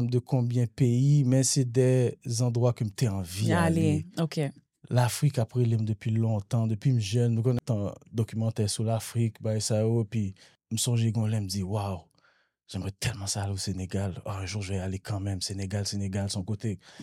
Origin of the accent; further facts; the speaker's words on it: Haiti; le fait que je me tourne en tant qu'haïtien